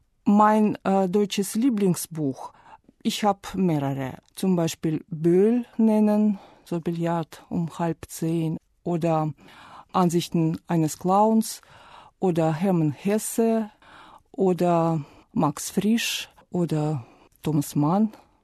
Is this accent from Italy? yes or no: no; Saint Petersburg, Russia; German is a second language; Ich komme aus St. Petersburg, aus Russland. Und ich studiere Deutsch schon fast 20 Jahre.